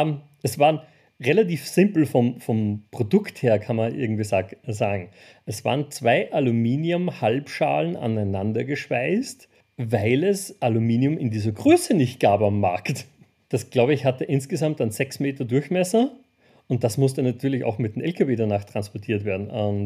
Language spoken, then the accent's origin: German; Austria; moved away as an adult; also born or lived in Poland; now in Germany; Ursprünglich komme ich aus Österreich, bin auch dort geboren, aufgewachsen über Jahre, bin dann beruflich nach Polen gekommen, habe über, ich glaube, fast 7 Jahre in Polen, in Poznan gewohnt und bin aktuell lebe ich in Deutschland.